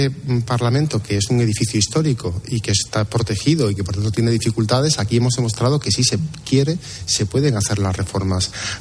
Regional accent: La Línea de la Concepción, Andalusia, Spain; born there; also born or lived in Guadalajara; Sí, Cádiz es la tierra de mis abuelos, de mis padres. Yo nací en la línea de la Concepción, me siento también andaluz y gaditano, a la vez que me siento de Guadalajara y castellano-manchego y español por los cuatro costados.

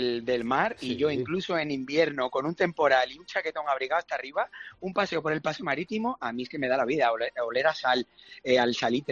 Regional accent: Málaga, Andalusia, Spain; siendo malagueño, en la plaza importante, en el día importante, que es cuando arranca la feria

